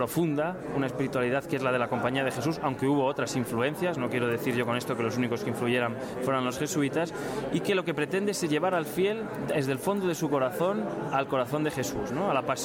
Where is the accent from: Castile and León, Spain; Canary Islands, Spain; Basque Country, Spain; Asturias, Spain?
Castile and León, Spain; Segovia; en Segovia, que es de donde yo soy